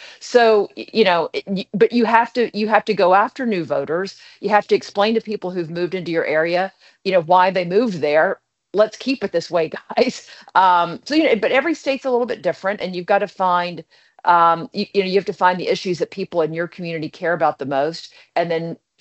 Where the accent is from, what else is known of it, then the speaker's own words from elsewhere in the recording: Texas, United States; because I'm originally from Texas